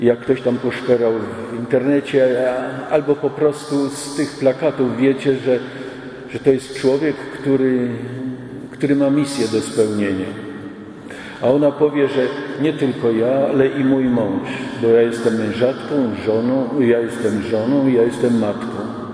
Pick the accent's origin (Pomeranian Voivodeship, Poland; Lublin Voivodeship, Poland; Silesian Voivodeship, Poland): Lublin Voivodeship, Poland; born there; moved away as an adult; now in Middle East; Ponieważ sam jestem nie tylko rodakiem, Polakiem, ale można powiedzieć, że jeszcze bliżej, bo urodziłem się tutaj w Lubelskim.